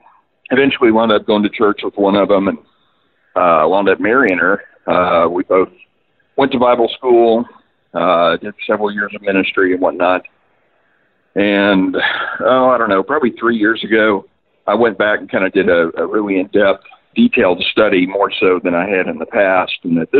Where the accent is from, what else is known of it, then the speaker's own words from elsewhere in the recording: Broken Arrow, Oklahoma, United States; now in Memphis, United States; First, I want to say I grew up in Tulsa, Broken Arrow. So, you know, it's interesting to hear you talk about stuff from there. I've been away from there for about 20 years. I live in Memphis now